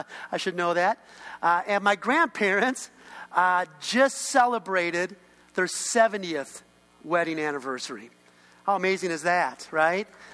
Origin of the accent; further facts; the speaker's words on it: Edina, Minnesota, United States; I grew up over in Edina, and we grew up in a pretty affluent community